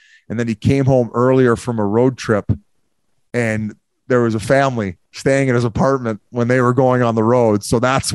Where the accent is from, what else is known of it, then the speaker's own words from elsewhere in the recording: Victoria, British Columbia, Canada; I'm just a Canadian kid at heart. You know, I just want to go back to Victoria in the summers and golf a little bit and hang out with my buddies